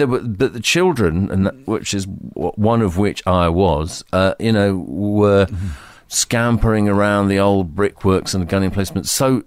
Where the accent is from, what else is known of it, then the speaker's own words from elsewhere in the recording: United Kingdom; The environment was Britain in the early and mid 1950s. You know, I was born in 1953, so